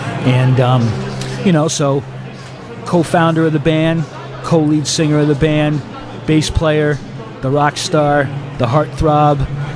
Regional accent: Boston, Massachusetts, United States; saw that I'm from Boston, and she thought I was a candidate.

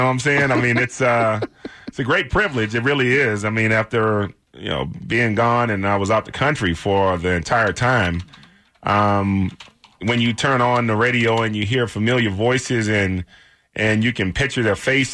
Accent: Houston, Texas, United States; I mean, it was hot, you know, and I'm from Houston.

